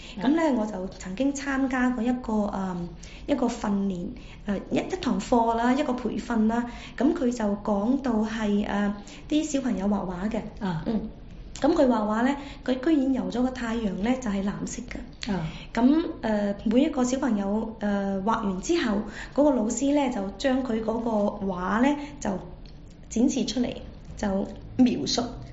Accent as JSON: {"language": "Cantonese", "country": "China", "said": "包括佢唔係話特別係我哋中國人覺得佢學到幾多知識嘅問題"}